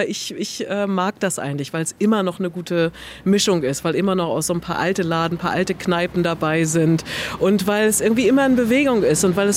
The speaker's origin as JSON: {"language": "German", "region": "East Germany", "country": "Germany", "said": "ich komme ja aus der DDR"}